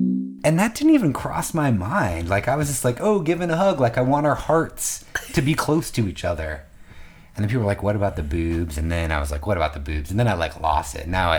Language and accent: English; Iowa, United States; Because when I grew up in Iowa, so I was super repressed.